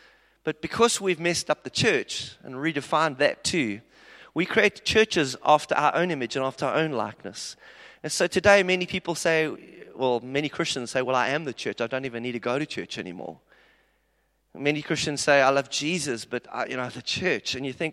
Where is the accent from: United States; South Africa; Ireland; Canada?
South Africa; I come from South Africa where crime is huge.